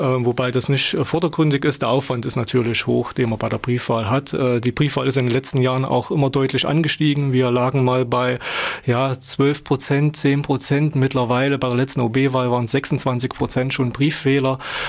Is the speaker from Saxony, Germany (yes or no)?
no; Erfurt, Thuringia, Germany; Ich komme aus Erfurt, ja